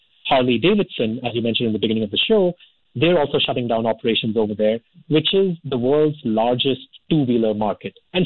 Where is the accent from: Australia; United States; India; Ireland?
India; being Indian myself